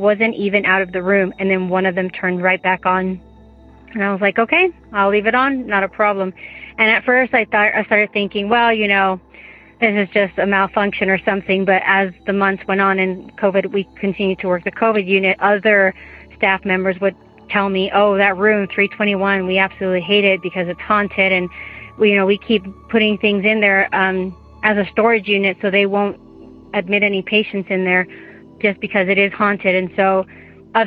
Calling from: Utah, United States; I'm calling from Utah.

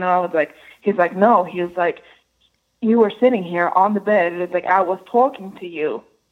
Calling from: Rhode Island, United States; I'm calling from Rhode Island.

